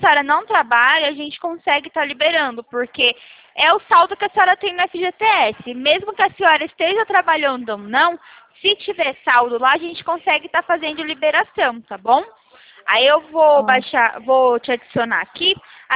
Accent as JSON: {"language": "Portuguese", "town": "Araras", "region": "São Paulo", "country": "Brazil", "said": "Eu sou aqui de Araras, interior de São Paulo."}